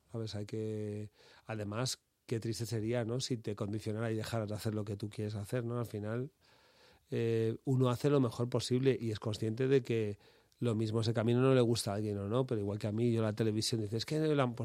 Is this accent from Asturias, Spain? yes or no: no; Madrid, Community of Madrid, Spain; Sí, yo soy madrileño. Mira qué acento tengo.